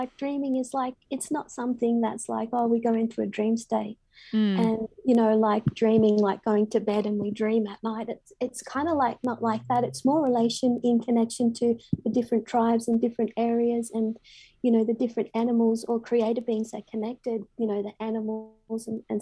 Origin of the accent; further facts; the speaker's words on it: Dubbo, New South Wales, Australia; red dirt from areas that I'm spiritually connected to, such as Dubbo in the Central West, which is my hometown